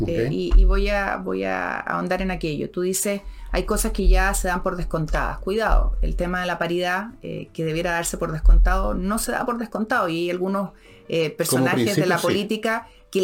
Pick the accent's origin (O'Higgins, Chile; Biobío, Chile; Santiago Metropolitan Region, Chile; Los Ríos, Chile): Biobío, Chile; Concepción; Y lo digo como mujer de región. Yo nací, crecí, estudié en Concepción. Soy una hija de una profesora y de un abogado que eran los primeros profesionales en su familia.